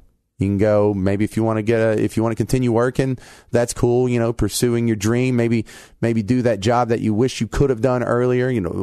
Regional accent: Texas, United States; And I grew up in East Texas.

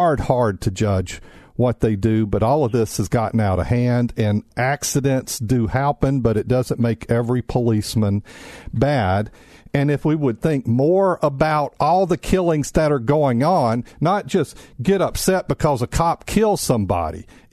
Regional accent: Mississippi, United States; we grew up in Mississippi and attended the same high school and such

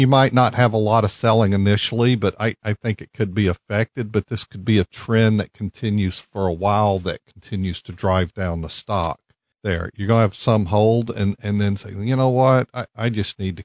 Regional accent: Hattiesburg, Mississippi, United States; Oh, I grew up in Hattiesburg.

